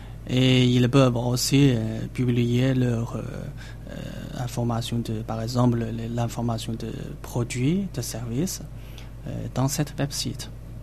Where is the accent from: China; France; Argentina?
China; Xi'an, Shaanxi; French is a second language; moved away; Je viens de la région du centre, la ville de Xi'an, le tombeau de soldats.